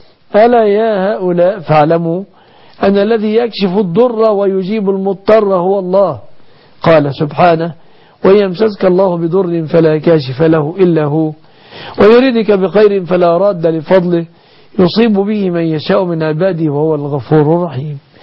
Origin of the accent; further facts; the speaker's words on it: Egypt; بلادنا مصر